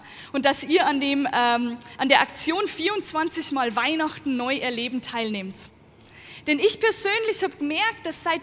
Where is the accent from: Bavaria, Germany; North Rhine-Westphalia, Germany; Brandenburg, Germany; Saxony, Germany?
Bavaria, Germany; das verrät euch auch ein Stück weit, wo ich herkomme, ja? Aus dem Bayerischen Wald.